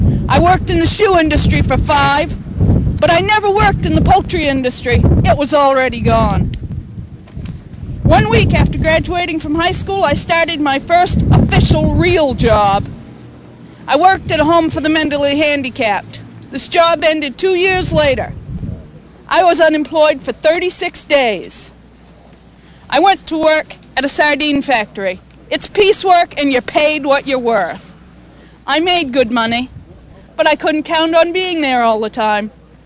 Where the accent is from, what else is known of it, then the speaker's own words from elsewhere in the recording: Dixmont, Maine, United States; and I'm from Dixmont.